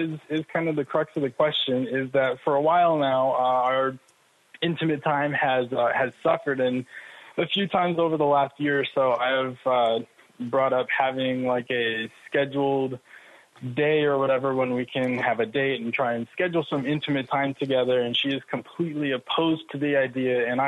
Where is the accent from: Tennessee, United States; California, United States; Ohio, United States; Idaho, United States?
Idaho, United States; Boise; I'm from Boise, Idaho.